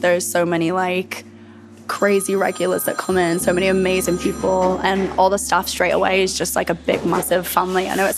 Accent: England, United Kingdom; I'm from England

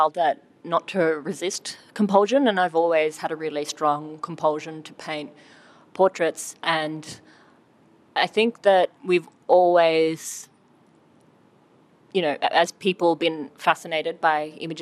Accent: Australia; growing up on the East Coast

